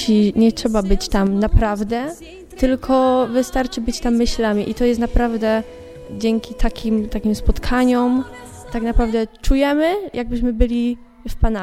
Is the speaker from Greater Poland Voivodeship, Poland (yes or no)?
yes; Mikorzyn, Greater Poland Voivodeship, Poland; Z Mikorzyna.